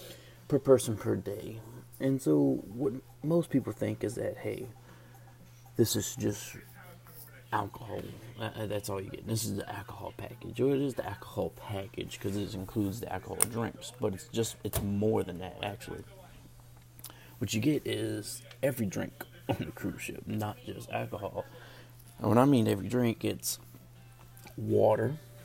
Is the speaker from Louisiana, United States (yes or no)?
yes; Louisiana, United States; I'm from Southern Louisiana, all the way at the bottom.